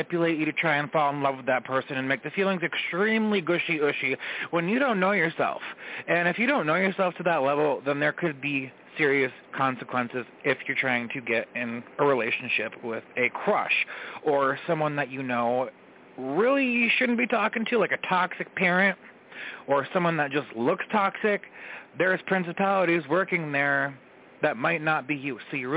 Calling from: New York, United States; I'm calling from New York.

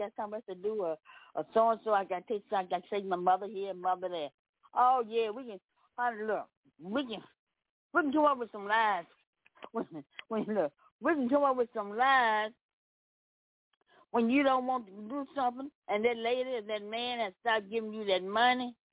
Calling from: Memphis, Tennessee, United States; Yeah, I'm coming from Memphis, Tennessee, where all the shooting going on.

